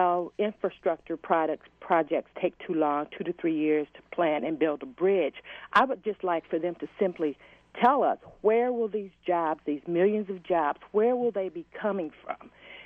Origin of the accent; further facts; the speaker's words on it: the South, United States; as I grew up in the South, people could be almost guaranteed that when they were ready to go to work, if they didn't want to go to college, they could go work in the textile mills